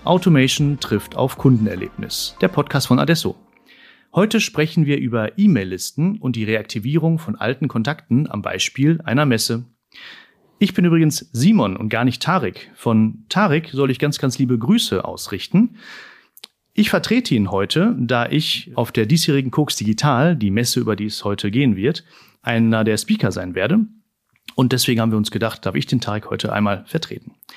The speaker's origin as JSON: {"language": "German", "region": "North Rhine-Westphalia", "country": "Germany", "said": "ich komme aus dem Ruhrgebiet, habe also auch meine Wurzeln rund um diese Region."}